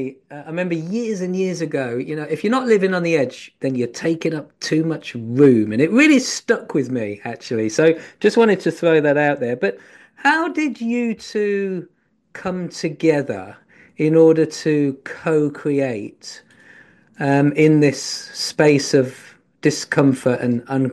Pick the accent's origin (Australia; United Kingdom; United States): United Kingdom; England; I'm like, no, I'm just English, just got a hodgepodge.